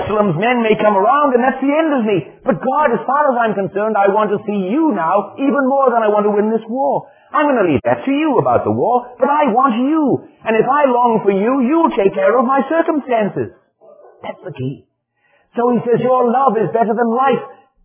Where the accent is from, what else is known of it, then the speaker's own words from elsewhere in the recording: Wales, United Kingdom; I can't sing much anymore, although I'm Welsh.